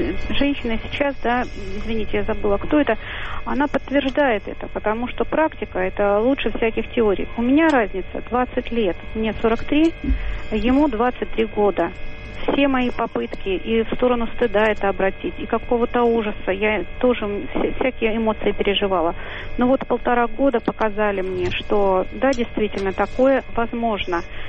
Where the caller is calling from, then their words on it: Moscow, Russia; я из Москвы звоню.